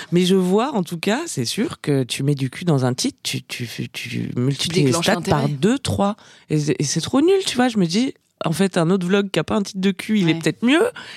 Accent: Auvergne-Rhône-Alpes, France; Je viens de l'Ardèche à la base.

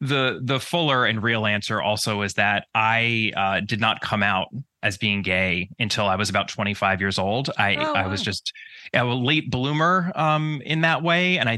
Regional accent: New York, United States; So I grew up in the suburbs of New York. In the States, we call it the tri-state area.

